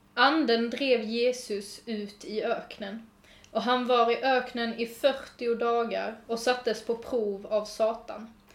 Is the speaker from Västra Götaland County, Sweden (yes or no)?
no; Skåne, Sweden; Jag är 20 år gammal. Jag är uppvuxen här på Klostergården.